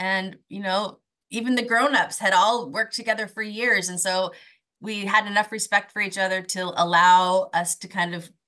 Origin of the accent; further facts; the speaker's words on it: Blue Springs, Missouri, United States; also born or lived in Oregon; I was born in Oregon and lived here for about 8 years before my whole family moved to the Kansas City area, Blue Springs specifically. And I spent the rest of my childhood living there until I left for college.